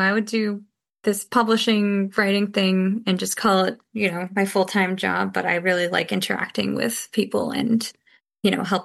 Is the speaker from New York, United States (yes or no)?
no; Boston, Massachusetts, United States; Wicked is because I'm from Boston